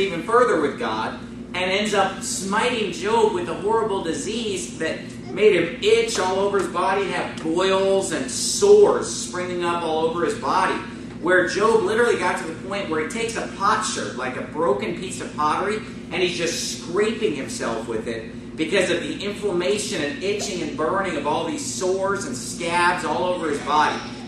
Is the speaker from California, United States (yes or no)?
yes; California, United States; And I grew up in California, and I've been exposed to it, and I've never been allergic to it until now.